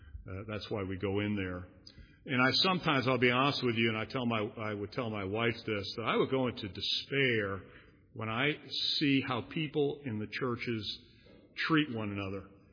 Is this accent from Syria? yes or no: no; Ireland; Being Irish